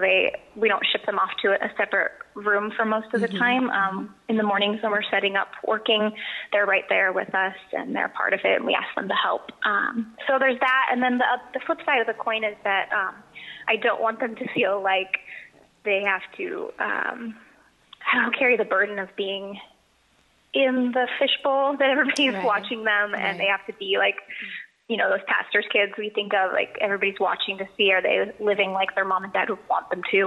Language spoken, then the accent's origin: English; Oregon, United States; born or raised there; now in San Diego, United States